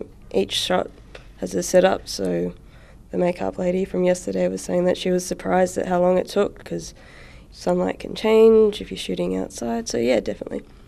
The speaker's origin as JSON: {"language": "English", "town": "Melbourne", "region": "Victoria", "country": "Australia", "said": "I'm from Melbourne"}